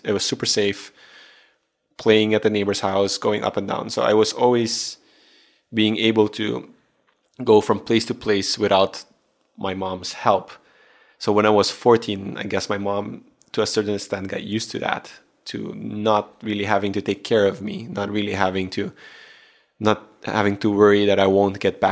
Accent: Aruba; But then again, I am from Aruba. I do have the Aruban blood in me

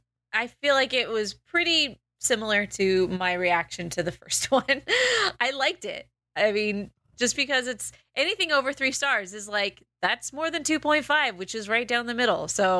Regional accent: United States; kings are bad because I'm an American.

